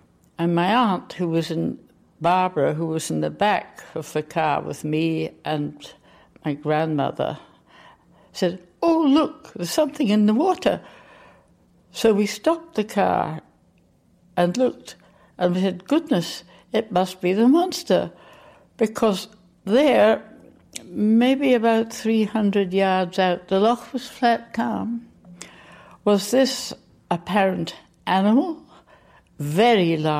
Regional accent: Stanley, Falkland Islands; I was born in the Falkland Islands in 1927. My father was a senior medical officer in the colonial service, and we lived in Port Stanley.

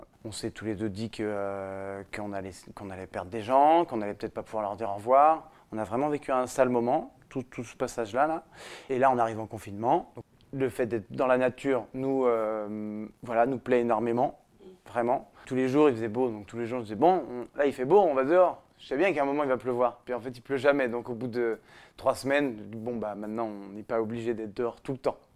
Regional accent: Paris, Île-de-France, France; also born or lived in Brittany; Moi, j'ai donc toujours vécu à Paris. Je suis né en Bretagne parce que c'était les grandes vacances.

